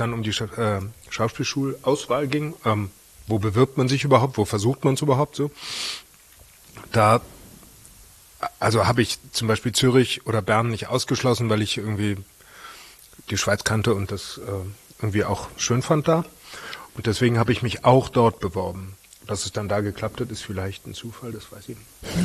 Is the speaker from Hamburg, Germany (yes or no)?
yes; Hamburg, Germany; born or raised there